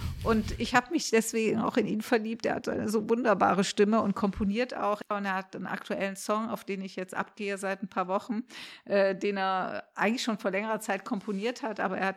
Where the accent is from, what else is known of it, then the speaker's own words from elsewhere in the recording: Cairo, Cairo Governorate, Egypt; ich bin in Kairo groß geworden und ich bin ja im Juli geboren